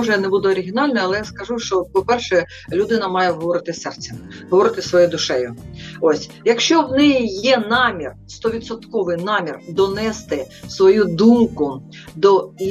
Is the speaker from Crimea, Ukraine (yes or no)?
no; Odesa, Odesa Oblast, Ukraine; also born or lived in Australia; Народилася я в сонячному місті Одеса. Я одеситка, виросла там, закінчила університет, потім декілька років жила в Австралії.